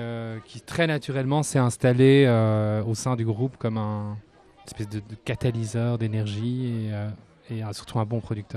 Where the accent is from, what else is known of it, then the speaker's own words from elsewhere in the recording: Brussels, Brussels-Capital Region, Belgium; Nous, on vient de Bruxelles.